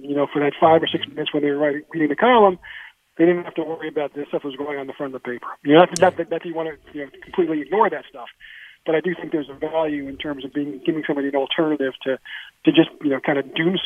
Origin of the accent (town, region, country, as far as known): New York, United States; born there